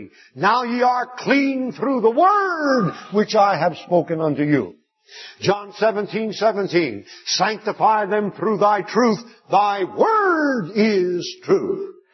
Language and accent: English; Pennsylvania, United States; I'm an old Pennsylvania Dutchman. I was born in Lancaster County among the Mennonite and Amish people. And we had a word.